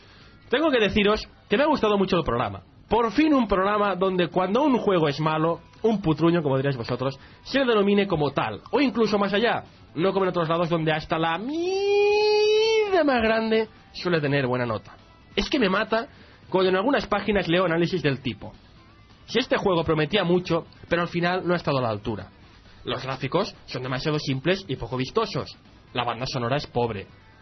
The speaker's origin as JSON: {"language": "Spanish", "town": "Lucena", "region": "Andalusia", "country": "Spain", "said": "soy de Lucena, un pueblo de Córdoba"}